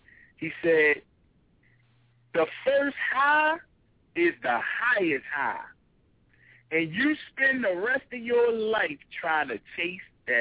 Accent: Baltimore, Maryland, United States; I'm from Baltimore, so you know it's dope central here, right?

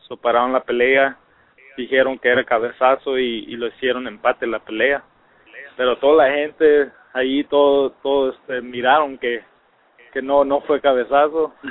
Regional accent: Mexico; Mi estilo es como cualquier mexicano, pelear bien agresivo

